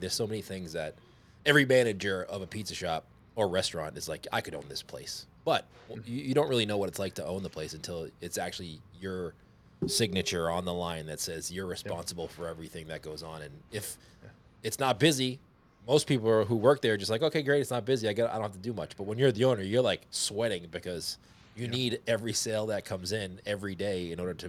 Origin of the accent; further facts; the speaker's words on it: Boston, Massachusetts, United States; Cause you know, I'm from Boston, so similar weather to what you're